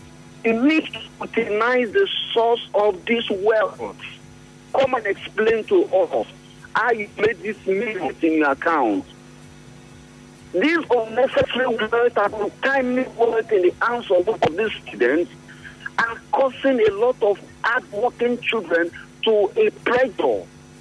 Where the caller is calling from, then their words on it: Port Harcourt, Rivers, Nigeria; I'm calling from Port Harcourt.